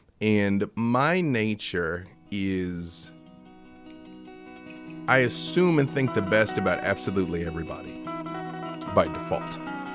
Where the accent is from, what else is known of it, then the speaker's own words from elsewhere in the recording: Little Rock, Arkansas, United States; To go back to the beginning, I'm from Little Rock, Arkansas.